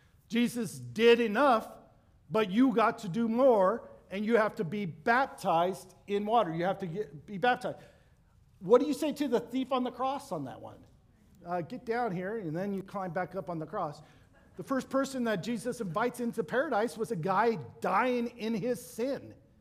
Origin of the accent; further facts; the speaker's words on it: Ogden, Utah, United States; The problem is I grew up in Ogden.